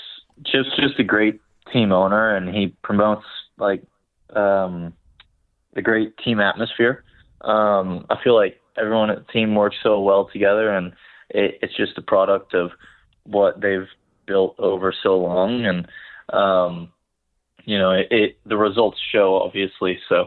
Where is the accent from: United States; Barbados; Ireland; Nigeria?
Barbados; Yeah, growing up in Barbados, I just had a friend that loved racing